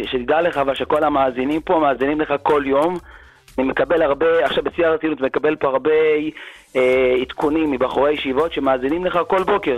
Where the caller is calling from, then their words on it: Haifa, Haifa District, Israel; חיפה, חיפה בכותרות, חיפה, חיפה.